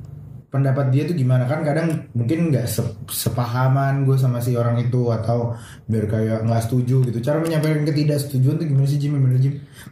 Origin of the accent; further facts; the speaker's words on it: Jakarta, Indonesia; kan gue orang Betawi